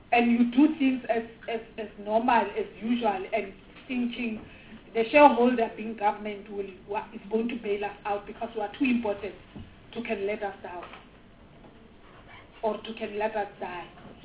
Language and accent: English; South Africa